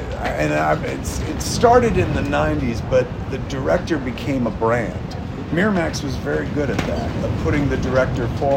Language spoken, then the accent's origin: English; New Jersey, United States; I own a movie theater in the States, in New Jersey, at my hometown.